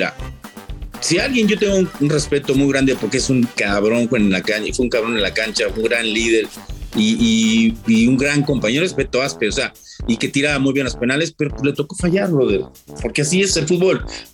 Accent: Mexico; somos mexicanos

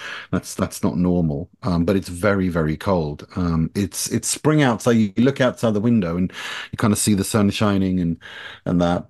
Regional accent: Gothenburg, Västra Götaland, Sweden; also born or lived in Tehran, Iran; I was born in Iran, in Tehran, in June 1981. We came to Sweden as refugees in 1984. I was 3 years old. It was my grandmother and my mum and me and I. So to Gothenburg. And that's where I was raised, in Gothenburg.

